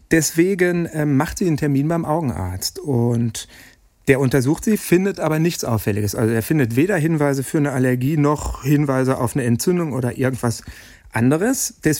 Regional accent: Dortmund, North Rhine-Westphalia, Germany; born there; Und das darf ich sagen, da ich selber ein gebürtiger Dortmunder bin

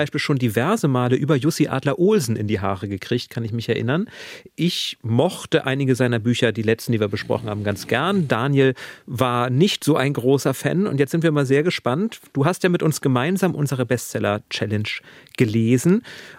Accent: Northern Germany, Germany; Mir ist ja als Norddeutscher das Nicht-Miteinander-Reden doch schon sehr bekannt

